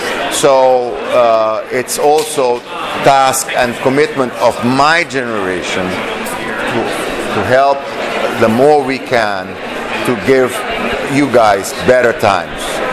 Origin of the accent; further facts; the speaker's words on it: Brazil; English is a second language; I'm from Brazil.